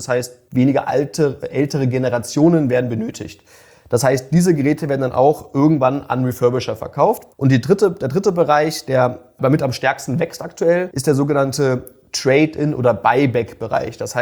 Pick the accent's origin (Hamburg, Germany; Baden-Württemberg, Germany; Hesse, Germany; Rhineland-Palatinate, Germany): Hamburg, Germany; Ja, also ich bin Deutscher, ursprünglich aus Hamburg.